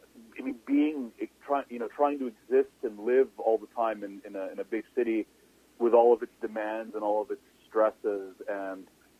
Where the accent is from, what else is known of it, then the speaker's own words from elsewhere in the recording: Toronto, Ontario, Canada; I'm from Toronto, and so I'm talking to you right now from, like, the epicenter of downtown with all of its noise.